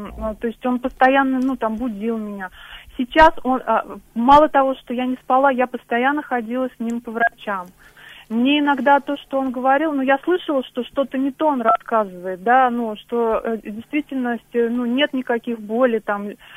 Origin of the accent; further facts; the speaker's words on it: Nizhny Novgorod, Nizhny Novgorod Oblast, Russia; мне 39 лет, я из Нижнего Новгорода.